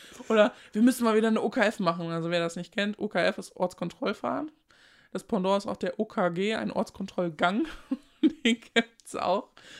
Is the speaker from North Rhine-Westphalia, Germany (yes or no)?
no; Großenrode, Lower Saxony, Germany; also ich bin ja richtig auf dem Dorf aufgewachsen. Also Großenrode, ich weiß gar nicht, wie viele Leute wir haben. 300, 350 Einwohner. Das ist halt so richtig Dorf.